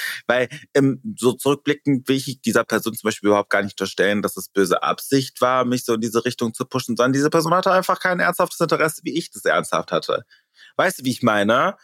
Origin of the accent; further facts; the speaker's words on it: South Korea; Ich bin Koreanerin.